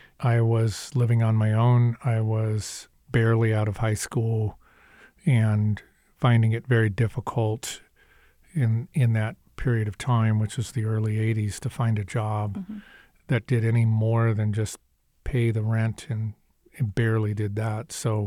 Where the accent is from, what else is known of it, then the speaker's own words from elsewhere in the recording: Los Angeles, California, United States; the specific area that I remember the most was Claremont, which is the little city suburb around Pomona College